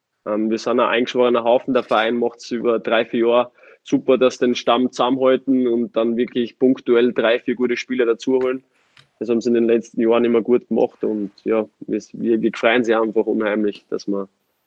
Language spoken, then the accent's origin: German; Austria; now in Bielefeld, Germany; Es ist vergleichbar mit Graz in meiner Heimat.